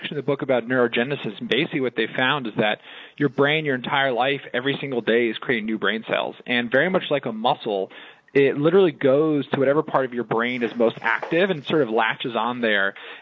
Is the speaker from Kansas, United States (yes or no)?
no; New Jersey, United States; I'm from New Jersey, I get kind of frustrated